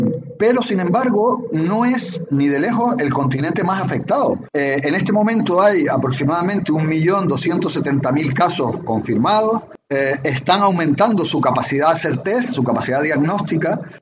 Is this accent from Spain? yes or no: yes; Spain; ascenso político de determinadas opciones partidistas en España, en mi país